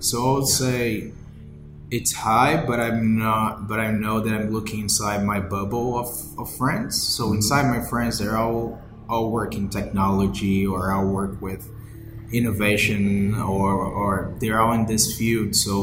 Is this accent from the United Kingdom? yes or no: yes; England, United Kingdom; That's probably not a very accurate New York accent, but it sounded right to me as an English person speaking.